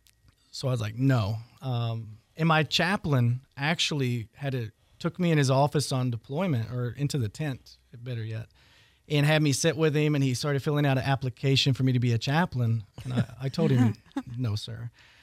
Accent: Huntington, West Virginia, United States; also born or lived in Wayne; Yeah, I'm from Huntington, West Virginia. Really born in, born in Huntington, lived in Wayne, West Virginia, then lived in Huntington for a while.

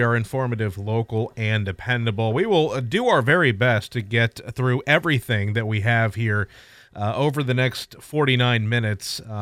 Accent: United States; as a human, as an American, as a news person

